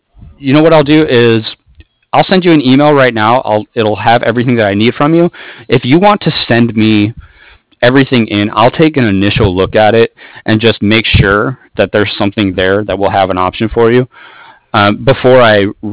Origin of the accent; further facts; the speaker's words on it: San Francisco, California, United States; now in San Diego, United States; Oh, I'm from San Francisco.